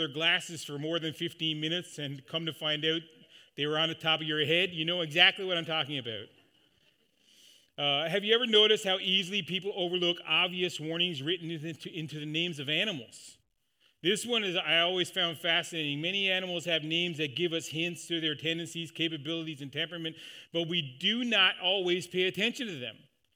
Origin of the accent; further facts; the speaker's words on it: Newfoundland and Labrador, Canada; also born or lived in Northern Ontario; I grew up in Newfoundland and spent a lot of time in Northern Ontario.